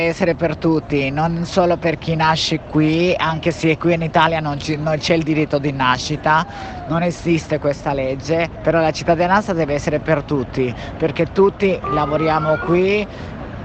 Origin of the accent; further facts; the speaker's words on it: Colombia; now in Italy; io sono cittadina colombiana, nel mio paese ho diritto di avere i miei documenti